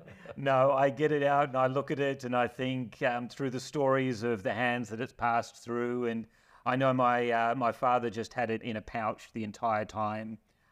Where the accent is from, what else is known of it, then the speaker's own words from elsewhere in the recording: Adelaide, South Australia, Australia; But I'm originally from Adelaide.